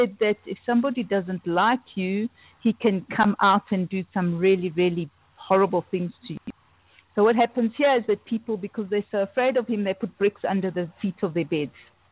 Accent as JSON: {"language": "English", "country": "South Africa", "said": "I am from South Africa."}